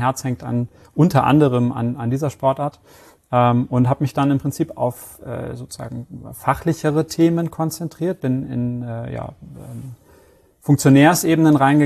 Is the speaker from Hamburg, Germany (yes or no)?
yes; Hamburg, Germany; born there; moved away; Bin 33 Jahre alt, gebürtiger Hamburger. Wohne jetzt aber sozusagen des Jobs wegens einmal und aber auch der Liebe wegen in Süden Deutschlands, in Bayern. Da hat es mich jetzt die letzten knapp 4,5 Jahre hingezogen.